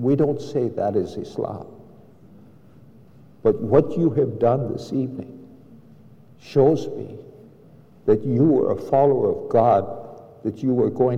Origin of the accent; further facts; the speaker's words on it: United States; I said, "I came from Singapore. I'm an American." "So why did you come?" I said, "I've lived here many years. You can tell I'm speaking your language."